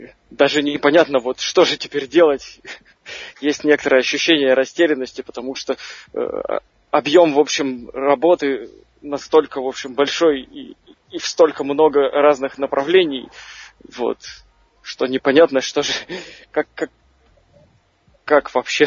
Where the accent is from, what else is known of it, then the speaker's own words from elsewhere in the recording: Moscow, Russia; Я из Москвы.